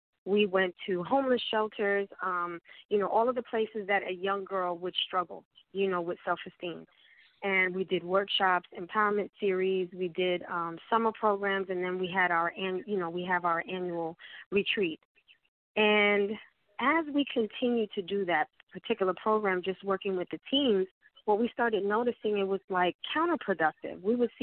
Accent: New York, United States; And I'm from New York. I got that hustler spirit.

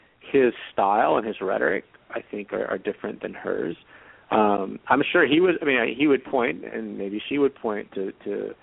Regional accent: North Carolina, United States; this is a program located in the South, and I'm from North Carolina, so I know this area too.

